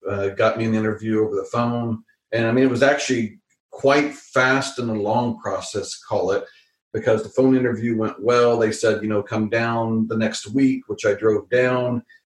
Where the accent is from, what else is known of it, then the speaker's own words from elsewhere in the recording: Kansas, United States; moved away as an adult; No, so I grew up in Kansas, and I wanted to get out of Kansas. I was tired of Kansas, tired of the cold weather, tired of the extremes.